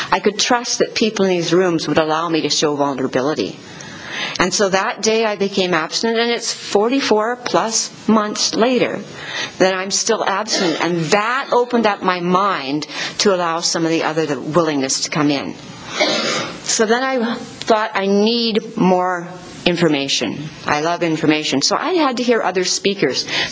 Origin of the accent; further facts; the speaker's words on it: Nelson, British Columbia, Canada; I come from Nelson, British Columbia. It's a town of 10,000 people nestled in some mountains.